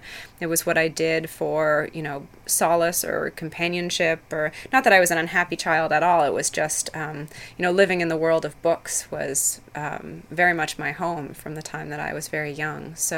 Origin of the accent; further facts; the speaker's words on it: Montreal, Quebec, Canada; in an atmosphere in which you would hear more than one language regularly, and then also a lot of European and other immigrants in the 70s and 80s when I was growing up in Montreal.